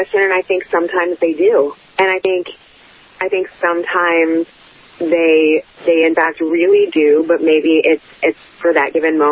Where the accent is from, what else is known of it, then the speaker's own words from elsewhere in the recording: Washington, District of Columbia, United States; he got drafted by Washington, and I was like, oh, this is amazing. My hometown team gets him.